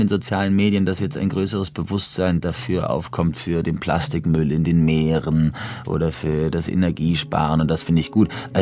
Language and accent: German; Switzerland; Ich bin ja Schweizer Staatsbürger.